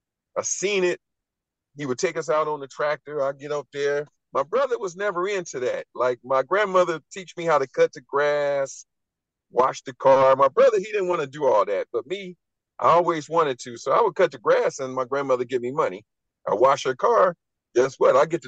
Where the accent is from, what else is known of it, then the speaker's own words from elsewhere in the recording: Compton, California, United States; All right, so I grew up in Compton. My mother and father went to Compton High. I went to Compton High.